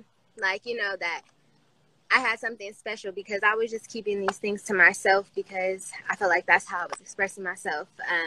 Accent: Vallejo, California, United States; I'm from Vallejo.

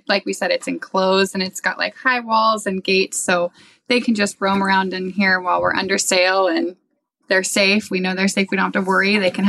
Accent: Oregon, United States; I actually grew up nowhere near the water. I grew up in Southern Oregon, where farming and ranching were... My every summer I was out bucking hay.

